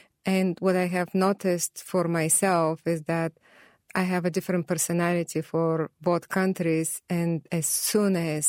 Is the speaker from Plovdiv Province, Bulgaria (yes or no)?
no; Burgas, Burgas Province, Bulgaria; English is a second language; moved away; And there is the mention of Burgas, which is my hometown.